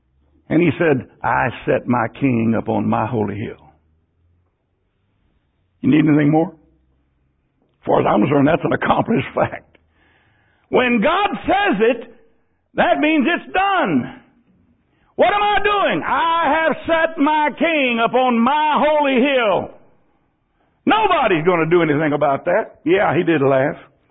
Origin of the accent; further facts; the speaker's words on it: Texas, United States; Physically, financially, being an American, being a Texan, and being a Christian.